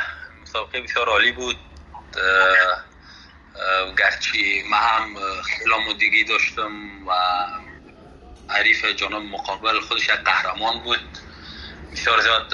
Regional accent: Afghanistan; یک جوان افغانی که از افغانستان آمدم

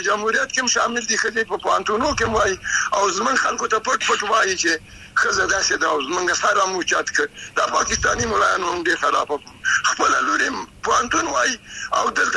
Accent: Afghanistan; نو دوی باید چې زه افغان یم

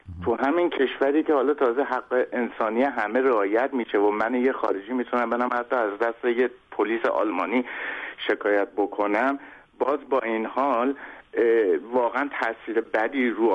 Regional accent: Iran; من ایرانی هستم.

